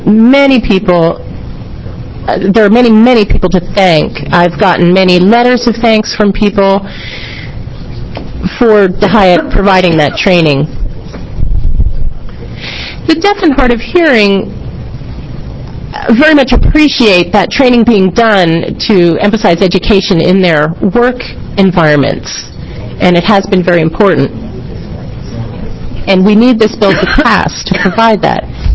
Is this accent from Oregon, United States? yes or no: yes; Hillsboro, Oregon, United States; I'm from Hillsboro, Oregon. I've been deaf since I was 6 months old.